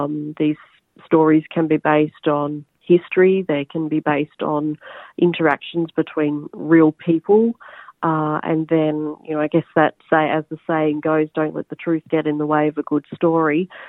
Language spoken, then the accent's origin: English; Albury-Wodonga, Australia; I'm originally from Albury Wodonga.